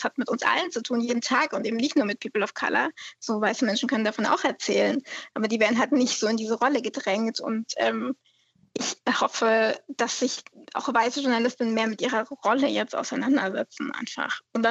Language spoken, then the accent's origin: German; Germany; ich bin ja auch Deutsche